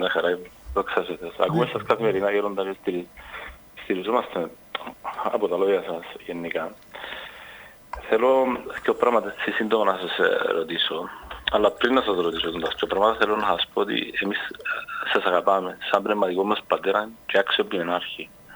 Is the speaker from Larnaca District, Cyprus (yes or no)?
yes; Aradippou, Larnaca District, Cyprus; είμαι από την Αραδίπου.